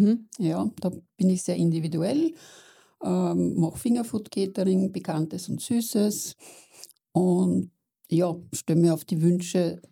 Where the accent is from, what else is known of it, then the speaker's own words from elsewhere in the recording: Wiener Neustadt, Lower Austria, Austria; now in Payerbach, Austria; Ich bin in Wiener-Neustadt geboren und habe dort lange Zeit gewohnt.